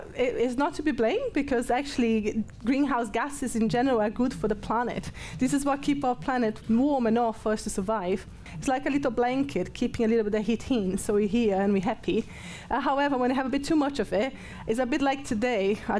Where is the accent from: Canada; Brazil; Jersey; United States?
Brazil; moved away as an adult; now in Nottingham, United Kingdom; So I live in Nottingham. I'm originally from Brazil. I've been in Nottingham for almost 20 years.